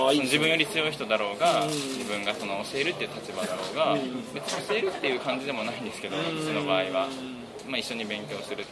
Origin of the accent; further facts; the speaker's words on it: Kagoshima, Japan; moved away; 地元は九州で鹿児島です。